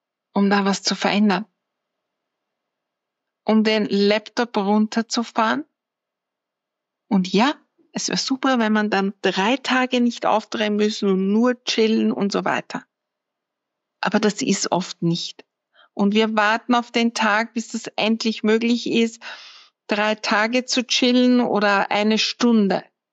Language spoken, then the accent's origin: German; Lower Austria, Austria; Ich persönlich bin aufgewachsen in der Einflugschneise vom Flughafen Wien.